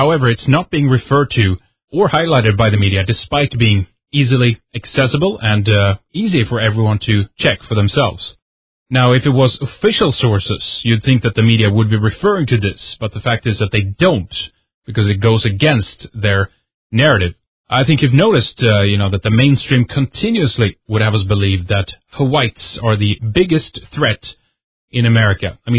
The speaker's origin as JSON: {"language": "English", "country": "Sweden", "said": "I'm from Sweden"}